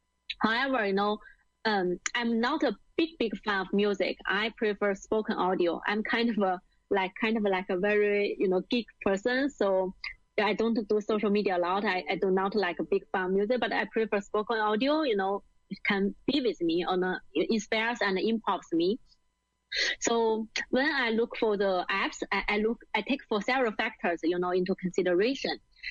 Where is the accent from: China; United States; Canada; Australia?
China; I grew up in China, and actually I have a kind of normal childhood.